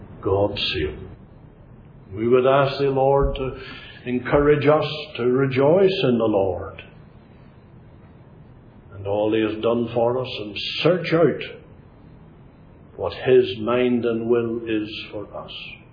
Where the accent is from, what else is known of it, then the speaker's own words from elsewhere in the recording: Northern Ireland, United Kingdom; And as I began to speak, she said, "Oh, you're from Ulster." And I said, "Yes."